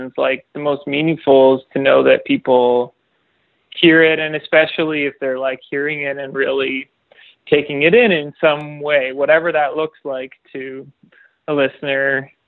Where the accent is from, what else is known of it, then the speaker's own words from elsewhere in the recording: Toronto, Ontario, Canada; the release show we did in Toronto is kind of my hometown show, and that was really special.